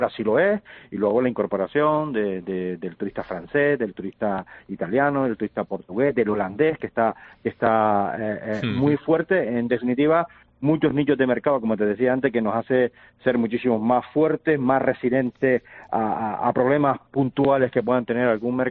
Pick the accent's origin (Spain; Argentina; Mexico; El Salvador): Spain; Canary Islands; somos la isla de Gran Canaria